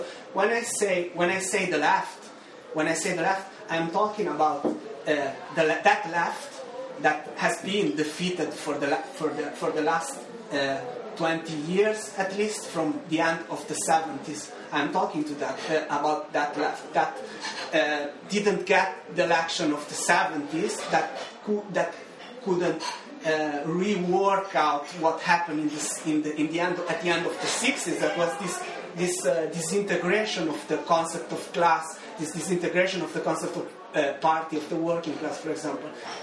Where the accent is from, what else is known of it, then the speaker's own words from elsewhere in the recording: Italy; You know, I come from Italy and there are 1,000 different groups, there are 1,000 different anarchist groups or 1,000 different communist groups.